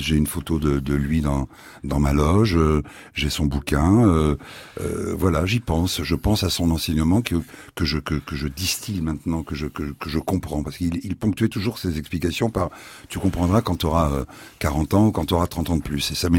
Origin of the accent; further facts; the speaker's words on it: Paris, Île-de-France, France; born there; pied noir que je ne suis pas d'ailleurs, ouais. Parce que je ne suis pas né en Algérie. Moi, je suis né à Paris.